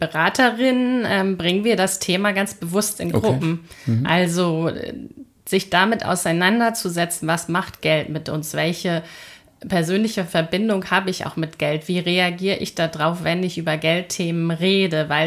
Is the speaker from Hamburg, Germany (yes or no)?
yes; Hamburg, Germany; Ich bin in Hamburg-Harburg aufgewachsen.